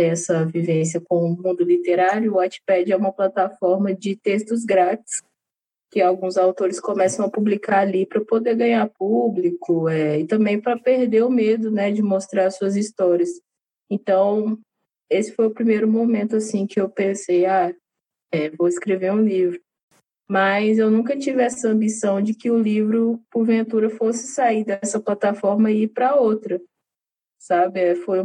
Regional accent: Minas Gerais, Brazil; Eu sou mineira. Tenho 28 anos, sou escritora, moro aqui no interior de Minas Gerais, sou negra, lésbica, caminhoneira

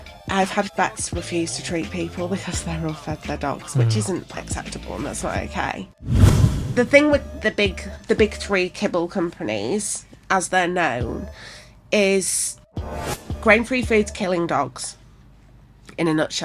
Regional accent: Leeds, Yorkshire and the Humber, United Kingdom; Yeah, I'm from, born and bred in Leeds, grew up in Headingley, just round the corner.

